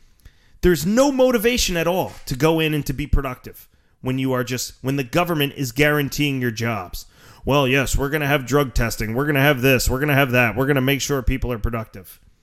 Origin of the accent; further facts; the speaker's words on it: Pennsylvania, United States; accent: Philly Delco; My Philly Delco accent just keeps sneaking out